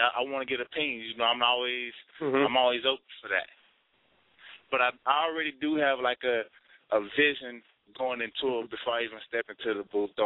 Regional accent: Louisiana, United States; now in Texas, United States; Yeah, well, I was born here. I was raised in Louisiana, but yeah, I stay here right now.

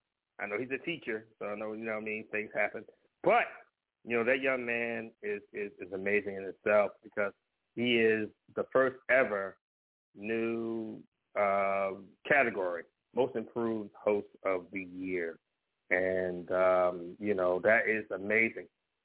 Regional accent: Compton, California, United States; All my folks out there, you know what I mean, Kemp Avenue, I'm from Compton, California, y'all, and I'm going to make sure I represent that to the fullest to the day I die.

